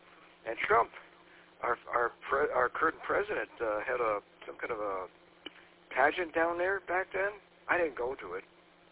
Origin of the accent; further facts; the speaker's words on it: Gary, Indiana, United States; Because I'm from Gary, Indiana, my whole life.